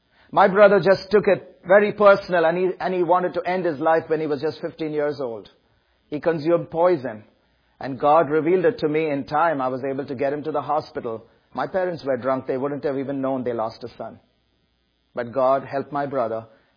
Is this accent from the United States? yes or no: no; India; But I'm Indian because my ancestors are British, but there's been an intermarriage that took place several generations back.